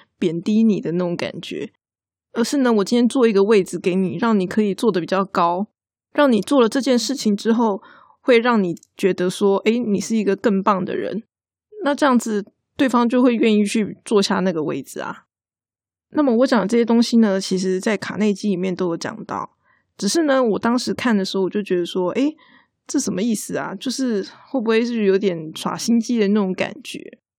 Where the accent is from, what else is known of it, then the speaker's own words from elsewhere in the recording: Taiwan; 我们台湾人很喜欢常常讲那个对不起嘛